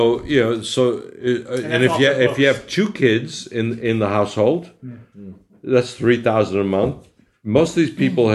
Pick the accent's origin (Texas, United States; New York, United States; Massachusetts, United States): Massachusetts, United States; Boston; when I was a kid growing up in Boston, right, in Dorchester in Boston